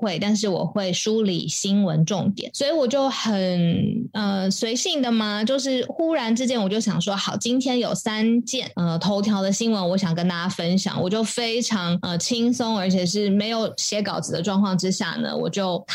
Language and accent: Chinese; Taiwan; 我们来自于台湾，